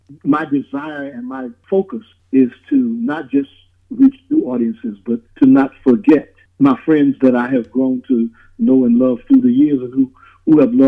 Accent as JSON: {"language": "English", "town": "Chicago", "region": "Illinois", "country": "United States", "tie": "born or raised there", "said": "Oh, man, growing up in gospel for me was amazing"}